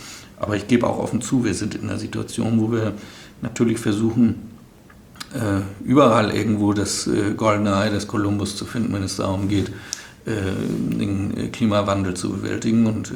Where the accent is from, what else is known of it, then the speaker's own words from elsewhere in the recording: Northern Germany, Germany; Also ich bin da, wo ich sage, ich komme ja aus dem Norden.